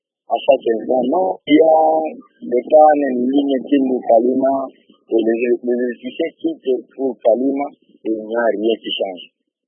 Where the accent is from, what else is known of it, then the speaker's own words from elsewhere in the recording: Kindu, Maniema, DR Congo; ici chez nous à Kindu, ce qui fera que toute la ville change en électricité